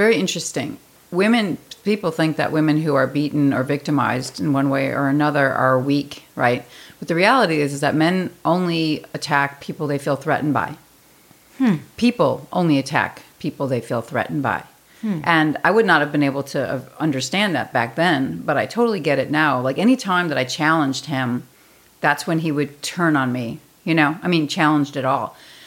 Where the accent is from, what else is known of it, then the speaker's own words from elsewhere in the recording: Chicago, Illinois, United States; I'm from Chicago.